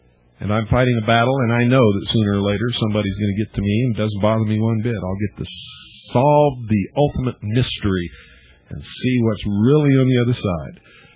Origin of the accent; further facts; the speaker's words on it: United States; I believe in liberty. I'm an American.